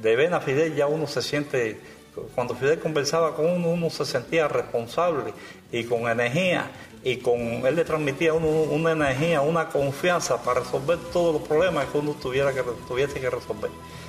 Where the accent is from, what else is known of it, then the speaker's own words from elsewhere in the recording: Cuba; born there; Yo estaba trabajando allá en la finca Los Indios, donde yo nací.